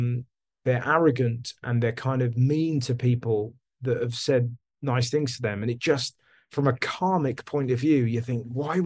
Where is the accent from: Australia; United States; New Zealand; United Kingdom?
United Kingdom; England; it takes so much courage to to take off the shackles of being English and go up to somebody and say that you like them